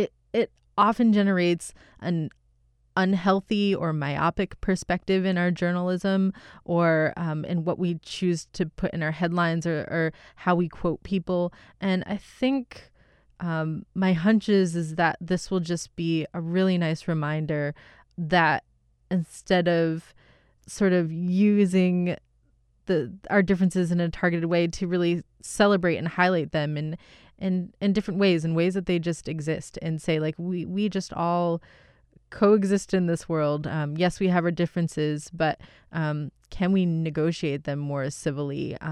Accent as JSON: {"language": "English", "town": "Kolkata", "region": "West Bengal", "country": "India", "tie": "born there", "said": "Where I was born in Kolkata is very different than Mumbai or Delhi or Goa."}